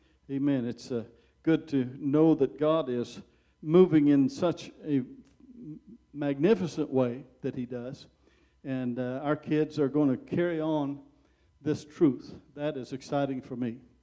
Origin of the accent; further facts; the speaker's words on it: Missouri, United States; also born or lived in Colorado / Indiana; I was born in Colorado, raised in the backwoods of Missouri and the fields of Indiana.